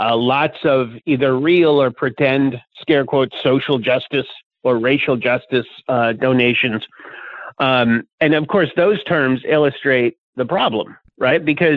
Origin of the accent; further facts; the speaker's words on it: Pennsylvania, United States; I grew up in, you know, Appalachia goes all the way up into Pennsylvania. I grew up in the Appalachian part of Pennsylvania.